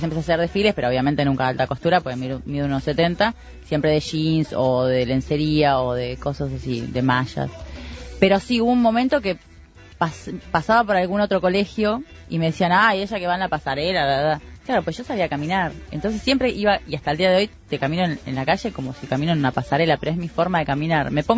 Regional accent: Sayago, Montevideo, Uruguay; born there; Pues yo nací en Sayago.

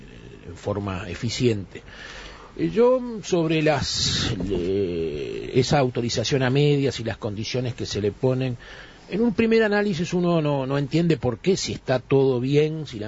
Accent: Argentina; por derecho de mi pueblo y del pueblo argentino

